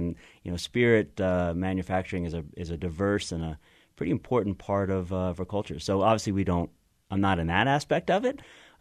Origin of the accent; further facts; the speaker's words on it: Kentucky, United States; I'm from Kentucky since the mid-1700s, and on the farm in Kentucky